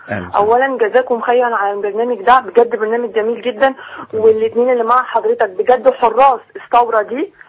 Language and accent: Arabic; Egypt; احنا كلنا كمصريين